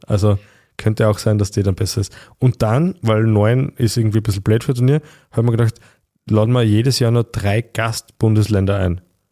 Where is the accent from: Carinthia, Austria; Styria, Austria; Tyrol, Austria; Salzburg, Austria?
Styria, Austria; Bruck; born there; In Bruck.